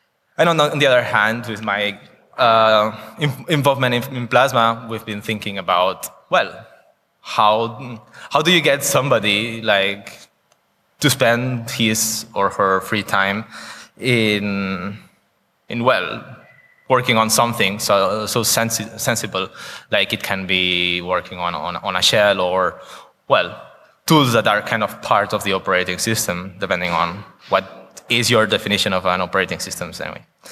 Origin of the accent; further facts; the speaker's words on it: Barcelona, Catalonia, Spain; And I come from Barcelona, which is a nice city by the Mediterranean